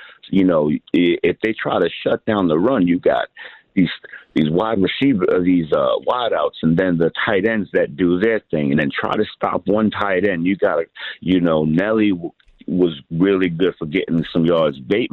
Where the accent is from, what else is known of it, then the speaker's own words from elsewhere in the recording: Baltimore, Maryland, United States; now in Minneapolis, United States; I'm from Baltimore, but like I said, I've been here in Minneapolis for like 5 years now